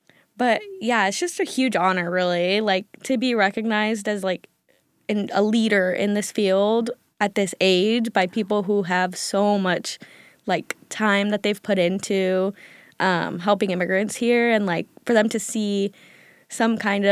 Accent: Sterling, Illinois, United States; So I'm fully Mexican. I grew up in Sterling, Illinois, though, which is a northern Illinois, small rural town. But I grew up speaking Spanish in the house.

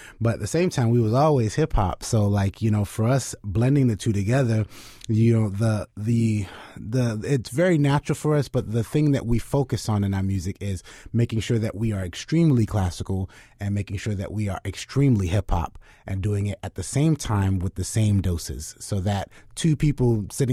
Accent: Fort Lauderdale, Florida, United States; Well, you know, we grew up in Fort Lauderdale, so, you know, we lived in the hood and just went to a public performing arts high school

